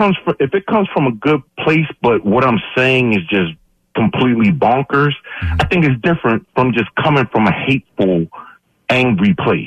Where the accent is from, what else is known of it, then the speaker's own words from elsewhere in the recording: Philadelphia, Pennsylvania, United States; I'm in Harrisburg. I'm from Philly and everything, but I just, I work out here, so I've been out here for a while.